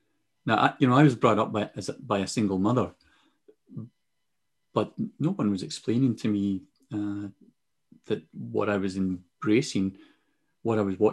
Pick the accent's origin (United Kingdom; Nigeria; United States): United Kingdom; Glasgow, Scotland; It was part of the culture I grew up in. Working class boy, growing up in Glasgow in Scotland. Didn't have a dad. And I took my cue from the older boys in the housing projects where I lived.